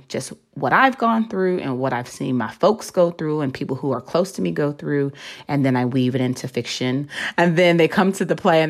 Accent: Memphis, Tennessee, United States; So I'm from Memphis, Tennessee. You know, I'm born and raised

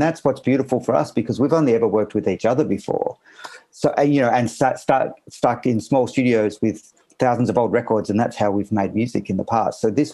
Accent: Australia; I'm male, I'm Australian, I'm a musician

